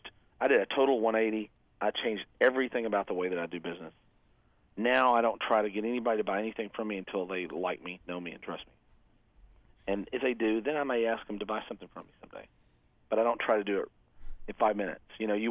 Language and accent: English; Kentucky, United States; I kind of, I'm from Kentucky, so like I said, so everybody's got a story, you know, so I get this country boy wisdom.